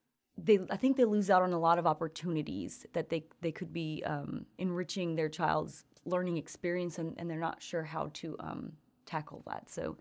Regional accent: Honduras; I'm from Honduras. I was born there.

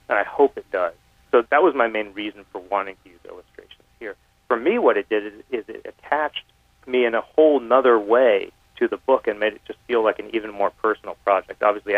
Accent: United States; absolutely an American novel, because I'm an American writer.

